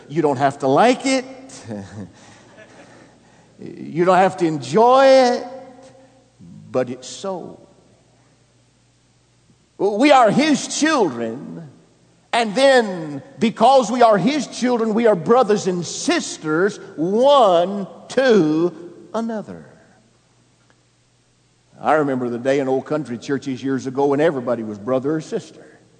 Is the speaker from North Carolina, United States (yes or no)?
no; Alabama, United States; Now, where I grew up in Alabama, you didn't add rooms, you added a trailer.